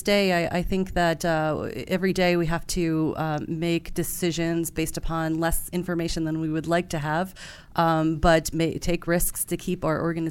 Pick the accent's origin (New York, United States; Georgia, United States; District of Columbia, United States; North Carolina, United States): New York, United States; I grew up in Hudson Valley, New York.